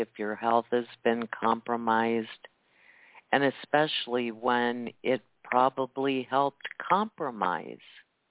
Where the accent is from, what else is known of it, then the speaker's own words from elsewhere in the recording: Midwest, United States; Now, I said I'm from Middle America